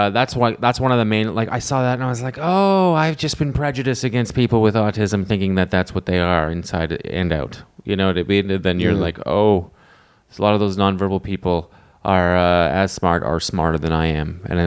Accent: Canada; Oh man, as a Canadian, I'm like, what the heck?

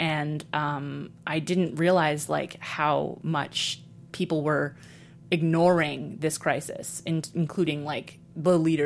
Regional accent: New York City, New York, United States; And I was really horrified that I grew up in New York City in the 80s and had very little idea that this was happening.

